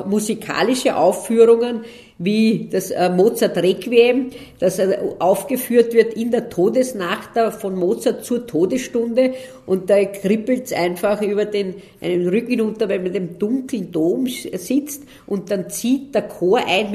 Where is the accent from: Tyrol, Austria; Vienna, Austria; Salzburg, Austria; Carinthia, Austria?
Vienna, Austria; Ich bin Wienerin. Damit ist er für mich einmal das Wahrzeichen meiner Heimatstadt.